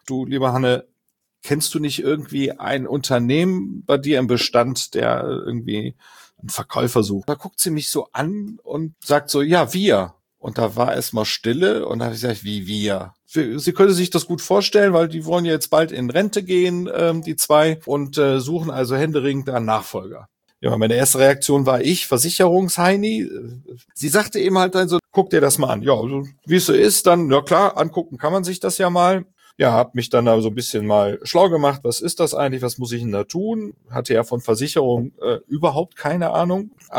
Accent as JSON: {"language": "German", "town": "Düsseldorf", "region": "North Rhine-Westphalia", "country": "Germany", "lives_now": "Bramsche, Germany", "said": "gebürtig aus dem Rheinland, komme aus Düsseldorf. Das hört man vielleicht manchmal an meinem Singsang."}